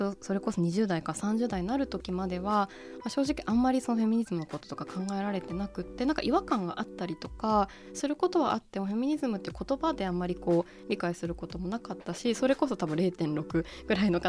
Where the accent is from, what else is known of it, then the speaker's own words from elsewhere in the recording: Tochigi, Japan; 地元が栃木県なんですけど、まあ、東京にいるか地元戻るかとかでも違ったりして